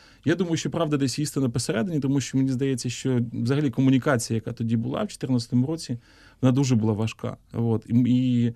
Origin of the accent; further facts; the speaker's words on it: Korsun, Cherkasy Oblast, Ukraine; а там замість Іловайська буде мій рідний Корсунь